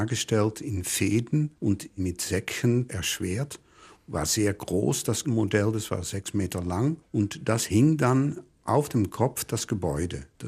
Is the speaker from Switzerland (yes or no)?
no; Netherlands; German is a second language; ich komme aus Holland.